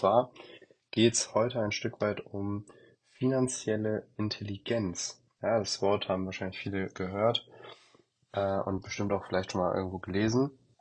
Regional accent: Hanover, Lower Saxony, Germany; ich bin eigentlich aus Hannover und da wollte ich eigentlich auch studieren.

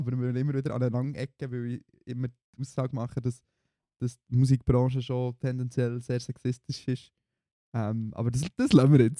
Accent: Bern, Switzerland; Also ich habe schon gewusst, dass sie aus dem Emmital irgendwo kommen, aber ich nicht gewusst, dass sie aus meinem Heimatdorf kommen.

